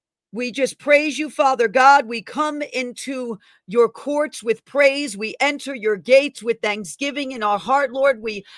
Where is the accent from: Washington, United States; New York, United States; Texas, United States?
New York, United States; Bronx; We're from the Bronx, you know, where I come from, we chop it off right at the knees, kind of, like when we say something.